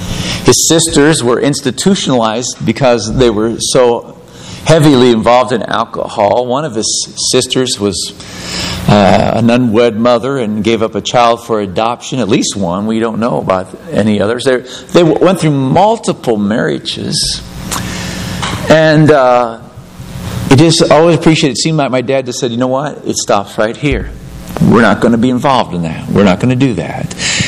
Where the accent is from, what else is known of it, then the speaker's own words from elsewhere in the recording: United States; We're Americans. And there was a great price paid for being an American.